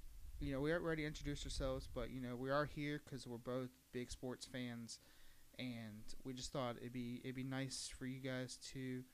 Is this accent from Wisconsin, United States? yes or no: no; Virginia, United States; I grew up in Virginia, so. Like a couple of my teams, you'll wonder, well, why does he live in North Carolina and likes those teams?